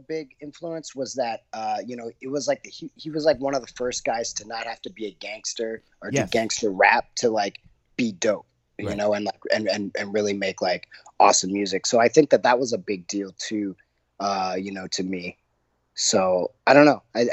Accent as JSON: {"language": "English", "region": "West Coast", "country": "United States", "tie": "born or raised there", "said": "growing up on the West Coast, you know, they were influential."}